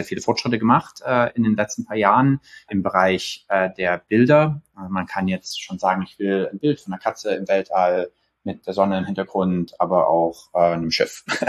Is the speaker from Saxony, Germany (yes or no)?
yes; Dresden, Saxony, Germany; also born or lived in Ethiopia; ich komme aus Dresden, Dresden geboren, ein paar Jahre in Äthiopien gelebt, mein Abi am Gymnasium Dresden-Plauen gemacht, 2 Jahre in Leipzig linguistische Informatik studiert